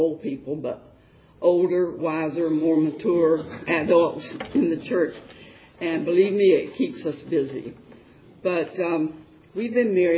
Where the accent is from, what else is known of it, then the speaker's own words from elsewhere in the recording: Candler, North Carolina, United States; born there; I was born in Asheville, or Candler, near Asheville, North Carolina.